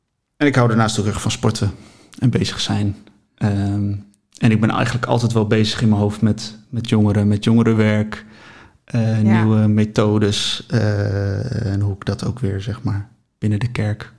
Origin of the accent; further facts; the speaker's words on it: Haarlem, North Holland, Netherlands; now in Apeldoorn, Netherlands; Ik kom oorspronkelijk uit Haarlem, uit het Westen. Woon in Apeldoorn.